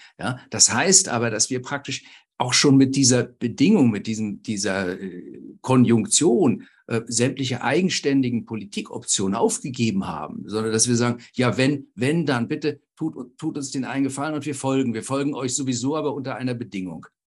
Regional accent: West Germany, Germany; ich bin in Westdeutschland aufgewachsen, mein Leben in den 70er, 80er Jahren

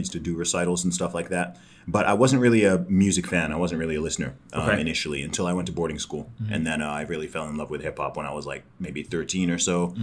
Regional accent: Saudi Arabia; also born or lived in United Kingdom; So I grew up in Saudi Arabia. I moved there when I was one. My family lived out there.

